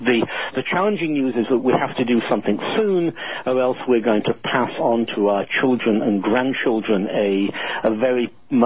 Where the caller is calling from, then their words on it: Key West, Florida, United States; I'm calling from Key West. I do a lot of work in the Florida Keys.